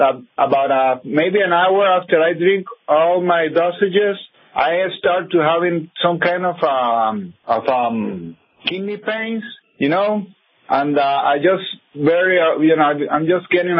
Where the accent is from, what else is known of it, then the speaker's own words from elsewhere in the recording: Puerto Rico; English is a second language; I'm from Puerto Rico, and I'm trying to do my best with my English.